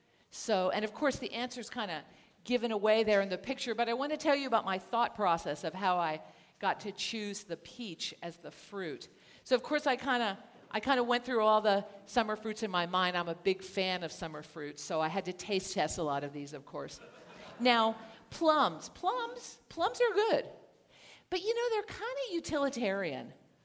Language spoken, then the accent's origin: English; Hayward, California, United States; I grew up in the East Bay in Hayward, which is a fairly blue-collar community in the East Bay of the San Francisco Bay.